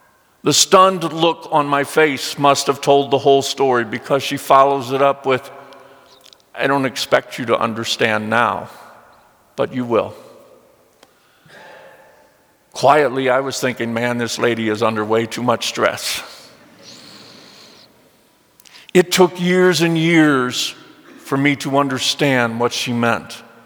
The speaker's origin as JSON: {"language": "English", "region": "Missouri", "country": "United States", "tie": "born or raised there", "said": "I grew up in Missouri, the Show Me State."}